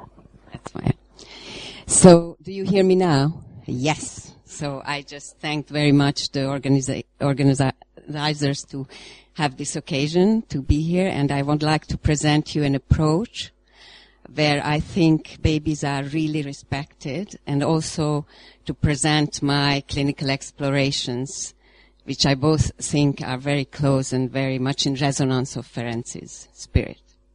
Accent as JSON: {"language": "English", "country": "Hungary", "moved": "yes", "lives_now": "France", "said": "when I emigrated to France, I fell upon an outstanding early developmental approach that comes from my home country, Hungary."}